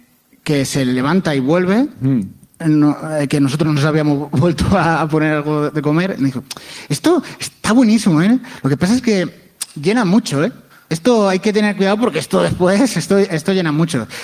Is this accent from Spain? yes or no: yes; Petrer, Valencian Community, Spain; Mi pueblo es Petrer, Alicante. Es un pueblo de Alicante que se llama Petrer.